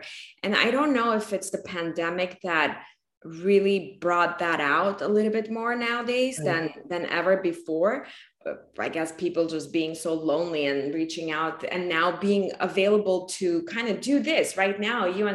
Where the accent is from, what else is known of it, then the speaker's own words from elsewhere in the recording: Armenia; also born or lived in Russia; now in United States; when we came from Russia, from Armenia, the currency changed. So my parents lost all their money. And then a week later we were in the US.